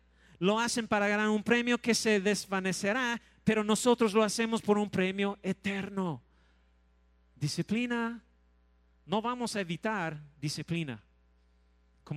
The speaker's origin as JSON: {"language": "Spanish", "region": "Texas", "country": "United States", "said": "Soy de Texas y ellos me encantan las camionetas"}